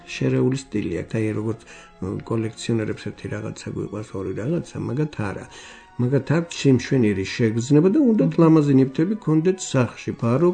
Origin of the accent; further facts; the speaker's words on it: Mtskheta-Mtianeti, Georgia; მე დავიბადე დუშეთის რაიონში.